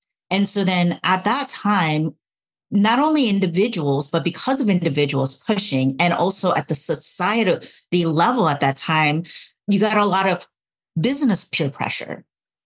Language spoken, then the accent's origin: English; South Korea; now in United States; even though I am an American citizen now. And I did happen to come from South Korea